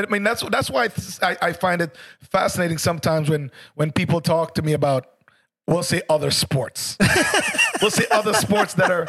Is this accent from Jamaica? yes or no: yes; Jamaica; I'm Jamaican from the country.